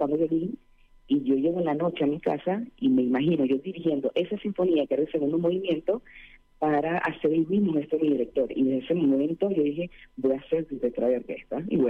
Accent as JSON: {"language": "Spanish", "country": "Venezuela", "said": "Hay algo interesante, y es que Venezuela, como país latino, o caribeño, nosotros somos muy clásicos."}